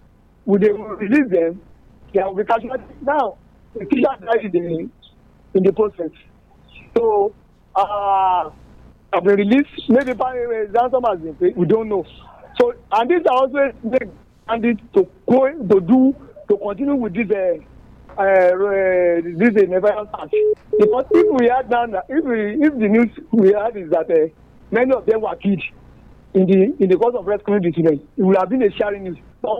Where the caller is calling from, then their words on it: Nairobi, Kenya; My greeting is as long as I'm calling from Nairobi.